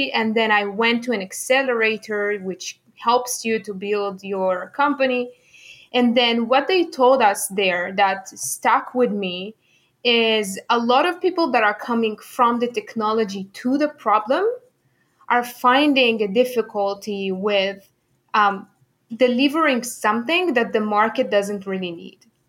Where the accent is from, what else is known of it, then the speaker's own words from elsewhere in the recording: Israel; English is a second language; I was born and raised in Israel. This is why I have this difficult name to pronounce.